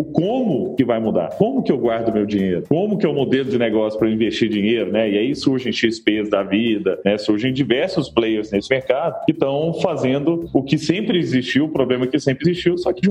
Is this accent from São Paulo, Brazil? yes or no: no; Araguari, Minas Gerais, Brazil; born there; E ele acabou indo para Araguari, que é onde eu nasci, né, no Triângulo Mineiro